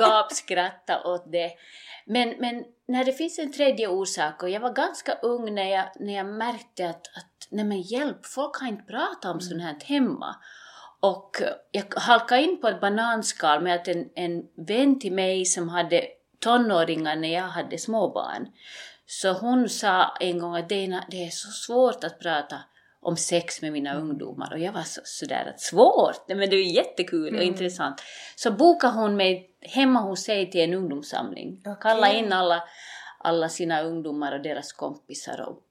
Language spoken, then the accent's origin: Swedish; Uusimaa, Finland; accent: Finland Swedish; Och växte upp först där, bodde 6 år där. Så flyttade min familj till Finland Så jag växte upp i Västra Nyland. Därav det här muminsvenskan som ni hör.